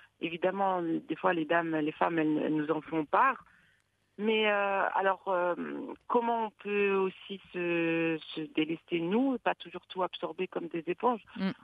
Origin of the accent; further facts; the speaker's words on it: Morocco; moi, je suis berbère, je suis le Hajj, je viens du sud du Maroc.